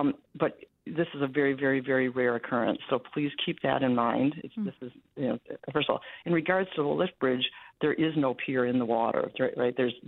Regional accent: Wisconsin, United States; I'm always happy to be on Wisconsin Public Radio, my home state public radio.

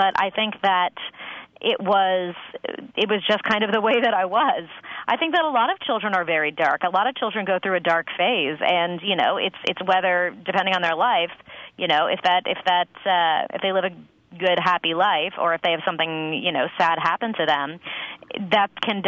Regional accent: Los Angeles, California, United States; So it was kind of part of the culture of L.A. where I grew up in the Valley.

